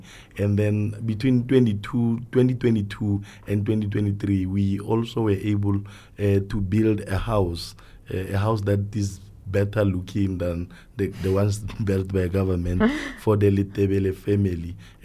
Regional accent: North West, South Africa; We've had some couple of projects in the Northwest, especially in the area where I hail from.

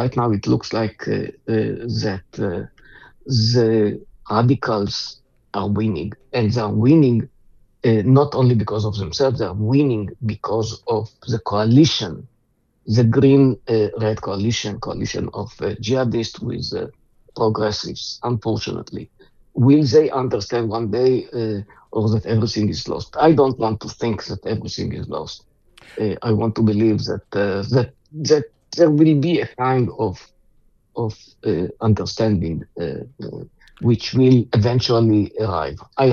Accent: Israel; I told him, I'm from Israel. Nice to meet you.

